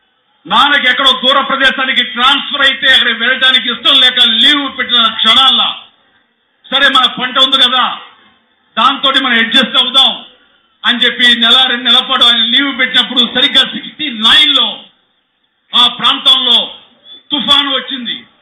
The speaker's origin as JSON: {"language": "Telugu", "town": "Nidadavolu", "region": "Andhra Pradesh", "country": "India", "tie": "born or raised there", "said": "3 ఏళ్ల వయసులో అమ్మ నిడదవోల్లో కాలువ నుంచి నీళ్లు తీసుకురావడానికి ఒక పక్క నన్ను ఎత్తుకుని"}